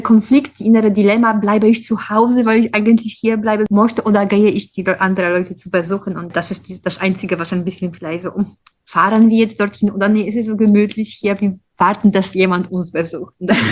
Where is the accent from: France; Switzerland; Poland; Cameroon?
Poland; German is a second language; now in Bonn, Germany; Ich komme aus Polen und ich bin hier in Bonn schon seit 10 Jahren.